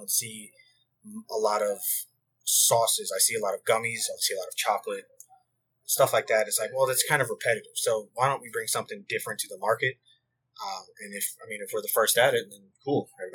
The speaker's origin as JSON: {"language": "English", "region": "Louisiana", "country": "United States", "lives_now": "Denver, United States", "said": "I'm originally from Louisiana, so I bring that Louisiana spice here to Denver."}